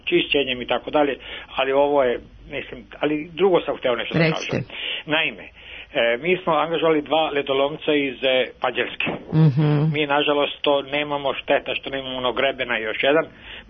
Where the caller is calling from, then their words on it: Novi Sad, Vojvodina, Serbia; Novi Sad.